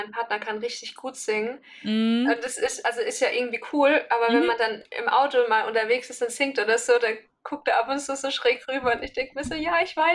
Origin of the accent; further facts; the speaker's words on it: Baden-Württemberg, Germany; Ich komme ja aus Baden und gerade in Stuttgart.